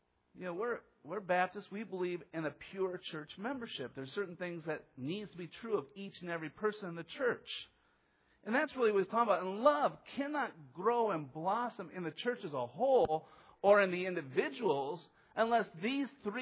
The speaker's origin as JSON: {"language": "English", "region": "Iowa", "country": "United States", "tie": "born there", "said": "I was born in Iowa and I grew up with a wicked, wretched, sinful heart."}